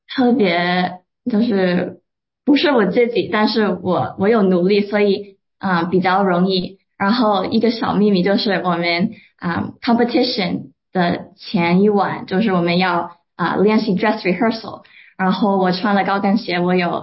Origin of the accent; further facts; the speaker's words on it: San Francisco, California, United States; 我从小在旧金山出生的，所以我有很多亲戚还在那里住